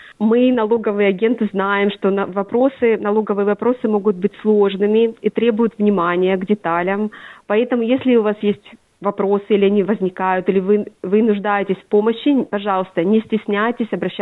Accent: Bakhmut, Donetsk Oblast, Ukraine; я сама родом из Бахмута, Донецкой области, в Украине

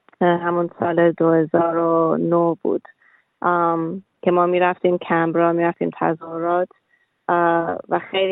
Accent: Iran; now in Australia; من و پدر و مادرم از ایران سال 1999 اومدیم بیرون و اول ما رفتیم ترکیه. برای یه سال ترکیه بودیم به خاطر اینکه مامانم بهایی بود و با کیس رفیجی تونستیم ما بیایم استرالیا.

